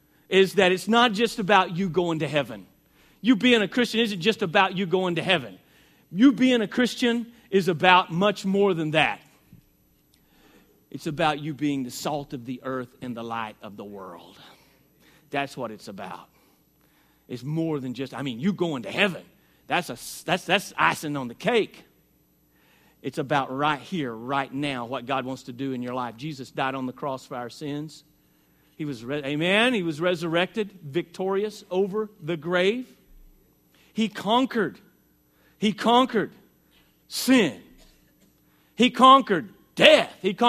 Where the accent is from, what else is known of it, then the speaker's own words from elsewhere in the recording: Rosebud, Arkansas, United States; also born or lived in Searcy; I'm back home in my hometown of Rosebud and then Searcy.